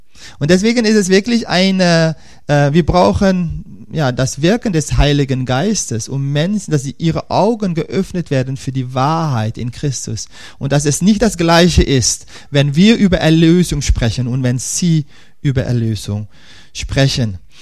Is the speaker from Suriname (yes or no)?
yes; Suriname; Wir sind in Suriname groß geworden, Mann und ich.